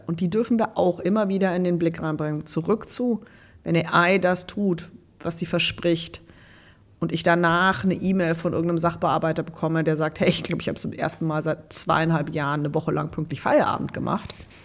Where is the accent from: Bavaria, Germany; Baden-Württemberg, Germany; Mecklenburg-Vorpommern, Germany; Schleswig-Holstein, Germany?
Bavaria, Germany; Munich; Ich bin eigentlich Münchnerin